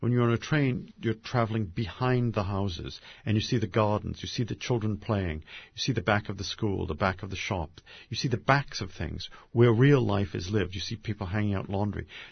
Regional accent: Medford, Massachusetts, United States; When I was a boy, growing up in Medford, Massachusetts, we used to take the train into Boston

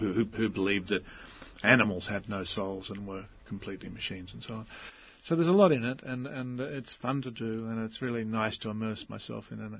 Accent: Australia; But as an Australian, you don't expect, an Australian of that time, you don't expect an Australian to be a world player in any sense at all.

